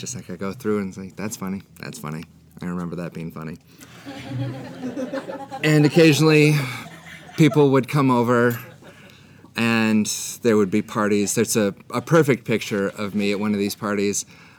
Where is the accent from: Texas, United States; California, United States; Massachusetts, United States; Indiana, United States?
California, United States; I have all the niceness and shame of being Midwestern, but I'm from Southern California, so I don't know where that came from.